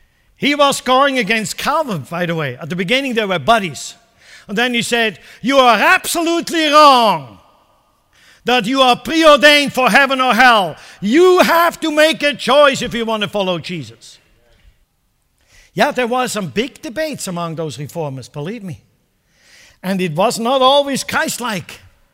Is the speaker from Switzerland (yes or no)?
yes; Central Switzerland, Switzerland; If you are in central Switzerland, you are automatically a Roman Catholic. I don't think in my hometown there was not a single Protestant there.